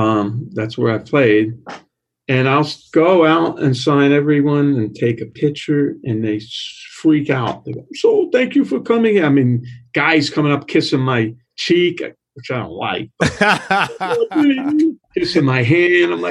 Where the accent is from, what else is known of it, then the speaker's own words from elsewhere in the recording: Brooklyn, New York, United States; You know, I grew up in Brooklyn, so I'm very aggressive, pissed off.